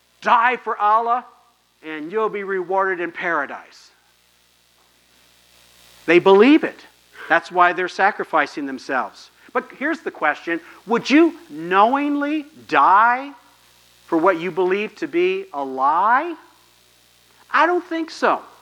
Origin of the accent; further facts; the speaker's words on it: Gibsonburg, Ohio, United States; I remember growing up in Gibsonburg, when the Gideons came, they came into the sixth grade classroom in the elementary with their box